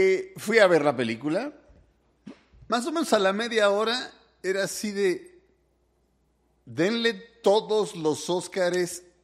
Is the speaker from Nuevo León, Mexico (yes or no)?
no; Michoacán, Mexico; que yo veía cuando era niño y vivía en Michoacán